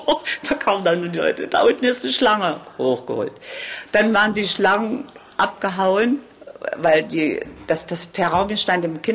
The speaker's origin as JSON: {"language": "German", "town": "Wroclaw", "region": "Lower Silesian Voivodeship", "country": "Poland", "tie": "born there", "moved": "yes", "said": "Ich bin geflüchtet, ich bin auch in Breslau geboren."}